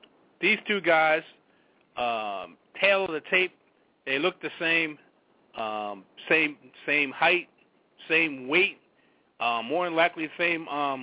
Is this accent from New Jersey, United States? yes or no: yes; New Jersey, United States; Me being a Jersey guy and me being a brother just like him, I'm extremely proud of my man.